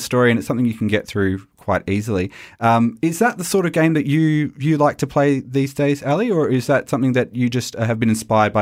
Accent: Australia; And I think as an Australian, I'm very proud that we have games like this coming out

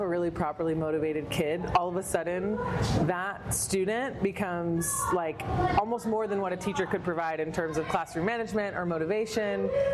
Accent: Houston, Texas, United States; moved away as an adult; now in Brownsville, United States; I grew up in Houston up until 18, and then I moved around. I was out of Texas for about 13 years, came back

